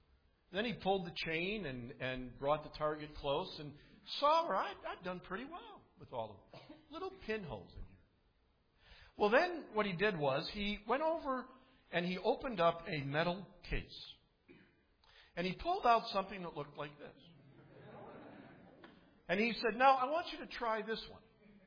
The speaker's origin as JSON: {"language": "English", "town": "Chicago", "region": "Illinois", "country": "United States", "tie": "born or raised there", "said": "I was born and raised in Chicago. There weren't a whole lot of deer running around there, so we didn't do a lot of hunting there."}